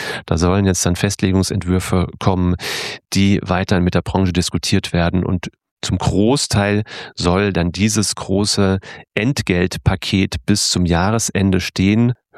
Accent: Rhineland-Palatinate, Germany; born there; Als gebürtiger Pfälzer fahre ich wohin?

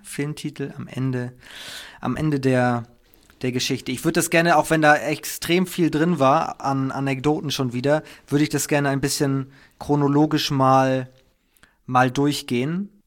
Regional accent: Schleswig-Holstein, Germany; Ich komme ja aus Schleswig-Holstein

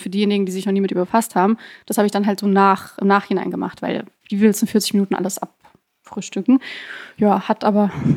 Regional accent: Baden-Württemberg, Germany; Bei uns im Ländle trinkt man ja auch aus dem Stiefel.

